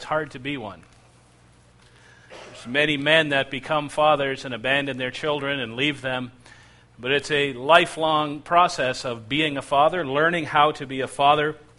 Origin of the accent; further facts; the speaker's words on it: India; I'm from India.